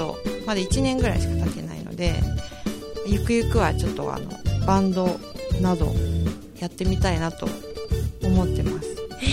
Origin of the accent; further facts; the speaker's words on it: Toyama, Japan; 地元が富山で、富山にいる時に高校時代にテレビとか見て真似してたのがあったんですけど